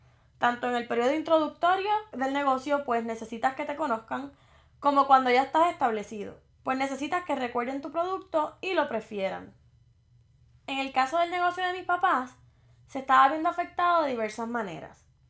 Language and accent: Spanish; Morovis, Puerto Rico; now in United States; tengo 28 años. Soy del pueblo de Morovis y resido en el estado de Virginia.